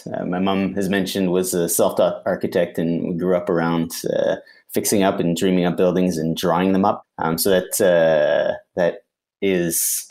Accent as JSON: {"language": "English", "region": "Quebec", "country": "Canada", "tie": "born or raised there", "said": "I grew up in the Eastern Townships in Quebec. My mother is from Quebec, but my father's from New Zealand. So grew up amongst a family of five, was the middle child"}